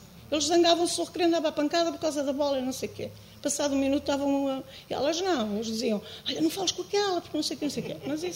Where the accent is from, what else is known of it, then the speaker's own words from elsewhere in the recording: Azores, Portugal; eu vou meter aqui uma colher porque eu sou de lá, uma ilha dos Açores